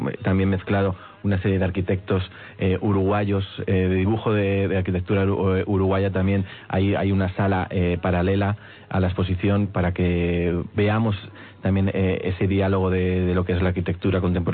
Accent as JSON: {"language": "Spanish", "country": "Spain", "said": "lo que pasó desde 2008 hacia atrás, ¿no? En mi país, en España."}